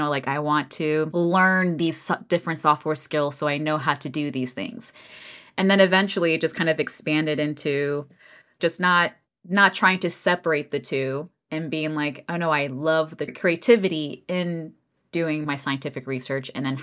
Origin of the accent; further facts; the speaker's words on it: Florida, United States; now in Nashville, United States; so I'm based outside of Nashville, Tennessee, but grew up in Florida.